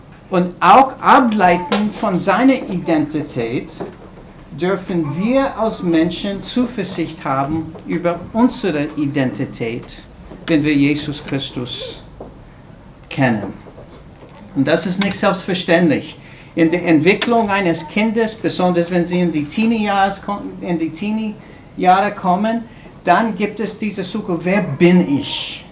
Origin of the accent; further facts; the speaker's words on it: United States; German is a second language; moved away as an adult; now in Austria; Ihr hört wahrscheinlich schon, dass ich nicht aus Österreich komme. Ich komme aus Amerika, aus den USA, Rachel und ich. Wir sind Gemeindegründer und sind vor 21 Jahren eigentlich nach Österreich gekommen. So, wir sind mehr als 20 Jahre hier im Lande.